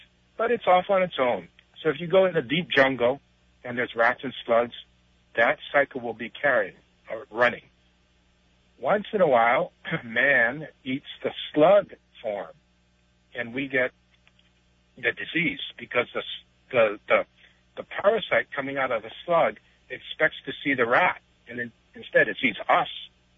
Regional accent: Honolulu, Hawaii, United States; When I was growing up in Honolulu in the 1960s, I was a kid, you know, like 10 years old.

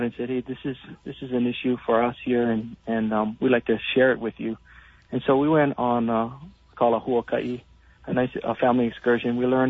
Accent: Hawaii, United States; And so, you know, being Native Hawaiian and seeing sort of the impacts of occupation of many sorts, a lot of the experiences and the stories that we heard, I think, was very impactful to me and my family.

